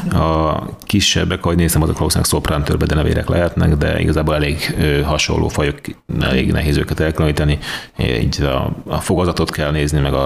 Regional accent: Hungary; Nyilván, hogyha mi magyarok vagyunk többen

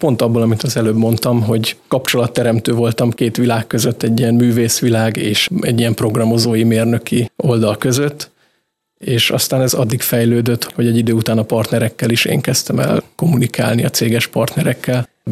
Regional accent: Kiskunhalas, Bács-Kiskun, Hungary; born there; Igen, Kiskunhalason születtem, és a Szilárd Járon gimnáziumban tanultam.

